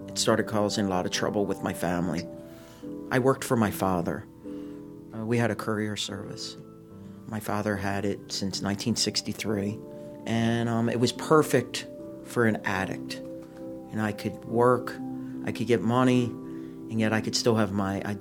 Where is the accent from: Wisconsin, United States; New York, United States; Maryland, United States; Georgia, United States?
Maryland, United States; Catonsville; In Catonsville, Maryland, right outside of Baltimore City.